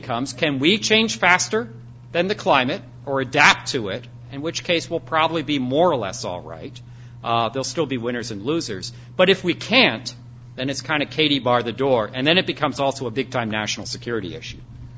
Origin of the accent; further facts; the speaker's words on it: United States; And I was up next, and I said, well, I'm from the United States.